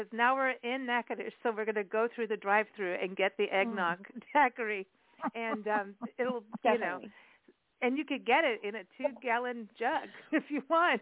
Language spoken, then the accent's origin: English; Kenya; growing up in Kenya, like that was growing everywhere.